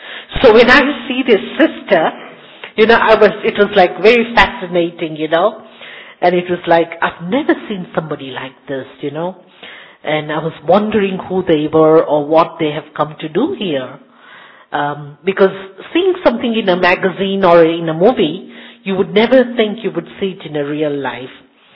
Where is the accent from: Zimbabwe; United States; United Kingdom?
Zimbabwe; also born or lived in Zambia; now in Kenya; I was born in Zambia, brought up in Zimbabwe, and serving in Kenya, so virtually African. I've been in the center in Kenya since last 31 years, but I was born in Zambia